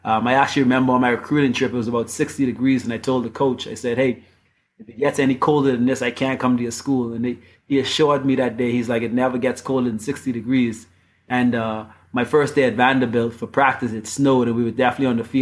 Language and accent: English; Bahamas; growing up in the Bahamas, where we don't play baseball in the high school. So I kind of grew up playing fast pitch softball in the Bahamas